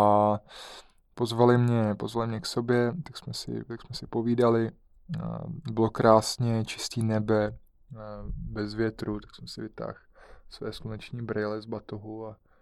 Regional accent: Bohemia, Czechia; že jdu tenhle ten trail, že ho jdu sám, že jsem z Čech

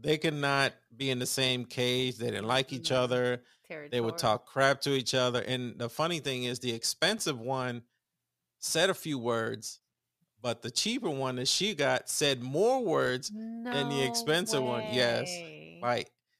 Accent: New York, United States; I'm from New York. We don't bury it.

